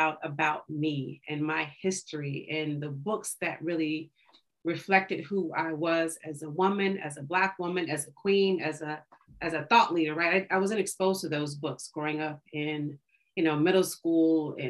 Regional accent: Tulsa, Oklahoma, United States; I'm from Tulsa, grew up actually near Black Wall Street, never knew Black Wall Street existed, even walking distance from my house until I got older.

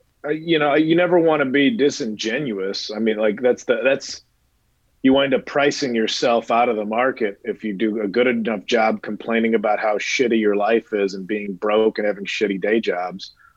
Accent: Midwest, United States; and I told them, like, but I'm from the Midwest.

